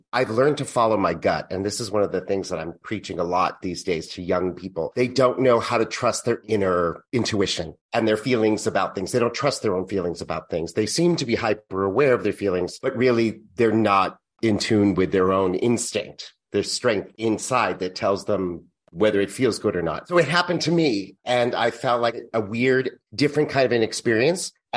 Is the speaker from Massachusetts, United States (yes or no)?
yes; Massachusetts, United States; And so 2 weeks after we did her memorial up in Massachusetts, where I'm from, I was able to go back and really spend time with my nieces and nephew and my family up there, my extended family.